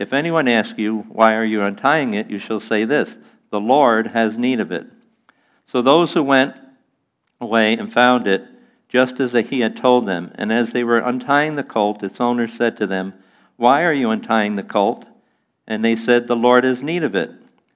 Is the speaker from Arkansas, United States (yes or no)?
no; Albany, New York, United States; when I grew up as a kid, I grew up in the Catholic Church, and most of my neighbors in our area back in Albany, New York, where I grew up, they were Lutheran or they were Methodist or more traditional churches.